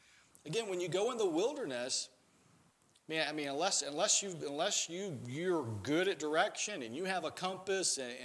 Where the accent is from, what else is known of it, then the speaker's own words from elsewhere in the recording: Mississippi, United States; moved away; I just remember, you know, growing up in the South, growing up in Mississippi, and life was a lot laid back.